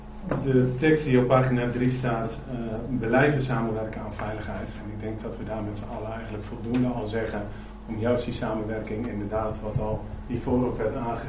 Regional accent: Borne, Overijssel, Netherlands; u hoort het misschien met de tongval waar ik mee praat. Ik kom uit Borne, heel toevallig.

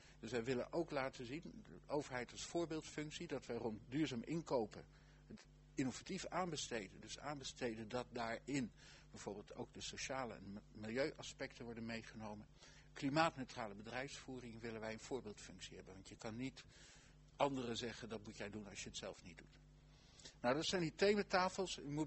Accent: Lochem, Gelderland, Netherlands; In mijn gemeente, ik kom uit Lochem

